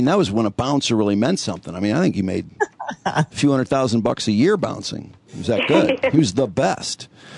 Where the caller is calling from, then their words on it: Detroit, Michigan, United States; we're calling from Detroit, from the Drew and Mike show.